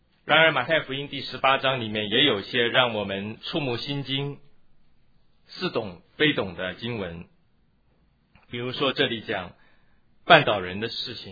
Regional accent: China

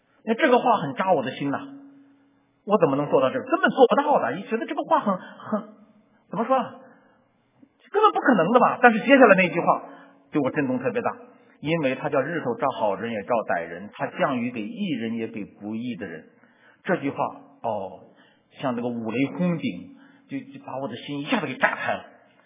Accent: China; 我记得我们从小在中国大陆现在也是这样啊

